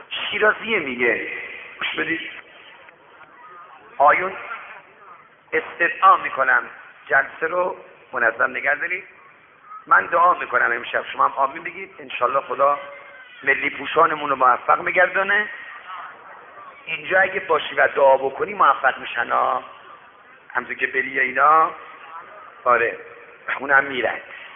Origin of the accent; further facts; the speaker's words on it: Shiraz, Fars, Iran; گفت شما اهل کجا هستی؟ گفتم شیراز.